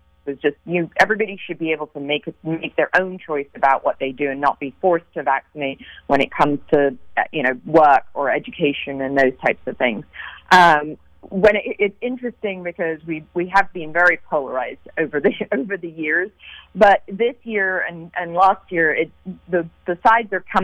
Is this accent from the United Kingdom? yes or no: yes; London, United Kingdom; also born or lived in New York; now in Bay Area, United States; So I grew up in London, England, and I then moved to New York on the East Coast and lived there for a while. And then now I'm in California, Bay Area resident for the past 20 years. So my accent is a bit all over the place.